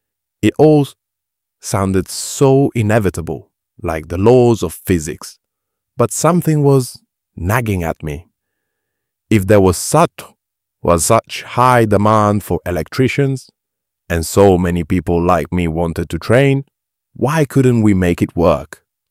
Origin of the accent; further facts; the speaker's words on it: New Cross, London, United Kingdom; I grew up in New Cross hearing those stories